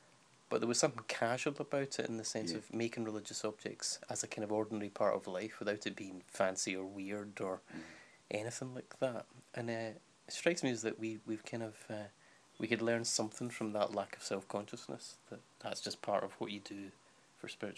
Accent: Glasgow, Scotland, United Kingdom; Glasgow, and for all the things one might say about it, that tradition of folding palms to make crosses.

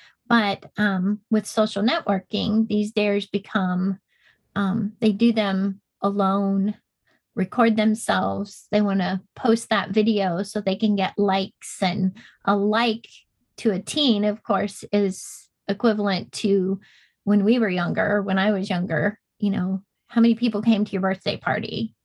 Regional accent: Indiana, United States; I'm from Indiana.

